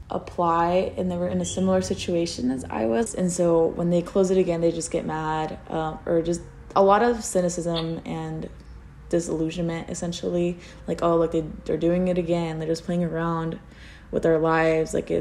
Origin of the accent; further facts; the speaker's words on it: Texas, United States; now in Austin, United States; I'm from the Panhandle, and so I think being undocumented there is a lot harder than it is being like in Austin.